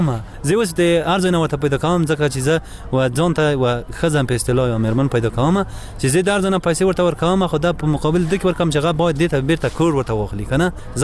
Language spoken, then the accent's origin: Pashto; Maidan Wardak, Afghanistan; now in Kabul, Afghanistan; خو موږ اوس په کابل کې یو، په خاطر د دوکه وردګ کې وایي وردګ کې جیګ ده.